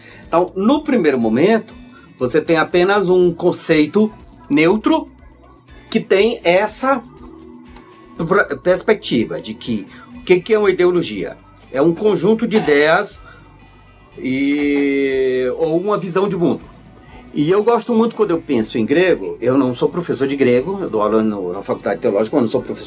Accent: Ceará, Brazil; now in São Paulo, Brazil; eu sou do Ceará, tenho 56 anos... filho de pastor assembleiano, moro há 22 anos em São Paulo, nasci e me criei na Assembleia de Deus

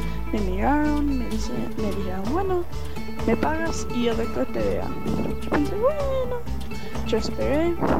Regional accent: United States; Yo vengo de los Estados Unidos.

